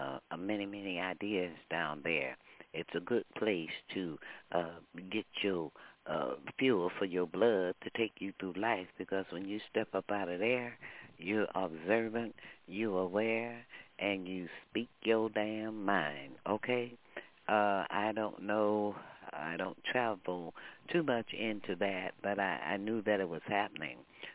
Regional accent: Texas, United States; Yeah, I'm a Texan.

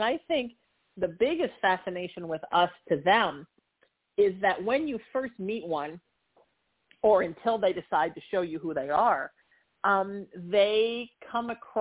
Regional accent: Surf City, United States; growing up in Surf City, we spent our lives in the water, but the sharks were in the water too.

